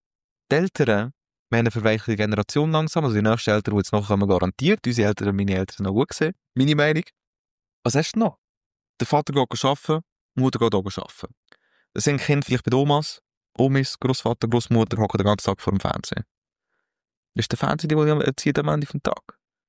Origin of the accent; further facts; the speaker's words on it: Switzerland; mache es dort, wie ich es als Schweizer machen würde.